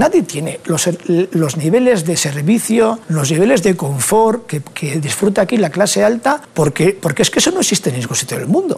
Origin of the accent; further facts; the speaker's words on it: San Sebastián, Táchira, Venezuela; Yo vengo de San Sebastián, que es una zona riquísima del país, con gente industrial